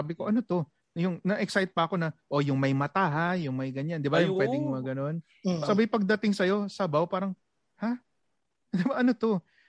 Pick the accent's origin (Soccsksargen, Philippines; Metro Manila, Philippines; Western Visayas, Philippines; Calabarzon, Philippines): Metro Manila, Philippines; Quezon City; QC pa rin yun, pero malayo sa akin. Laking Commonwealth ako eh.